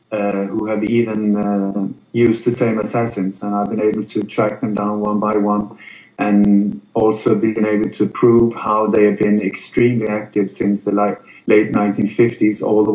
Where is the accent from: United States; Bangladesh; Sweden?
Sweden; also born or lived in Denmark / Iceland / England; now in Spain; And my body was born in Denmark. I grew up mostly in Sweden, and since then I've been living on Iceland, a while in England, and now I've been living in Spain since 2000.